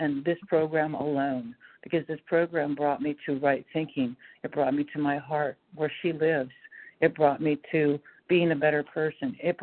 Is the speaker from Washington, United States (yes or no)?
yes; Washington, United States; Anyway, I'm from Washington